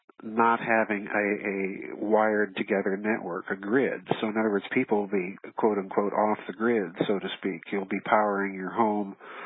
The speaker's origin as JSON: {"language": "English", "region": "South Dakota", "country": "United States", "said": "I'm a hack from South Dakota."}